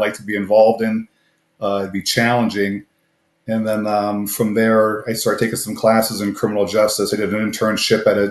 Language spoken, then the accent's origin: English; Pennsylvania, United States; about an hour north. I grew up in Luzerne County in Swordsville Borough.